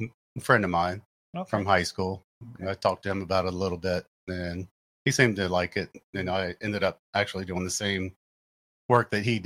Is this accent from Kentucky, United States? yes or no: yes; Augusta, Kentucky, United States; also born or lived in Maysville; Well, I was born in Maysville, Kentucky, and grew up in Augusta, Kentucky, a little town on the river.